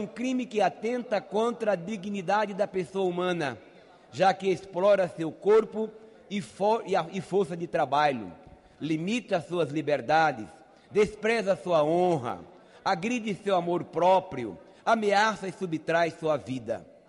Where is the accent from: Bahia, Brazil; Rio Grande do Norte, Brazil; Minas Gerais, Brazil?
Rio Grande do Norte, Brazil; Acari; also born or lived in Santa Cruz; eu sou de Acari, Rio Grande do Norte, e ele também é de Acari, quer dizer, eu nasci em Santa Cruz, mas morei em Acari durante toda a minha vida.